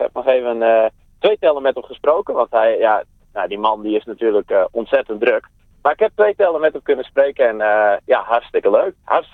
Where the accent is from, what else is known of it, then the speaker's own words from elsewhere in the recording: Menaldum, Friesland, Netherlands; Ja, zeker. Geboren en getogen in Friesland. En ik spreek zelfs Fries.